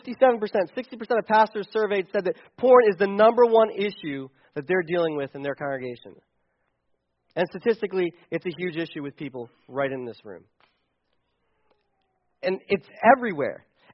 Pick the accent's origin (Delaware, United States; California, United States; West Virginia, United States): Delaware, United States; I'm from Delaware, which I don't know, that makes me a real loser. But I've been in this area for 11 years, so I'm starting to feel like I'm an insider.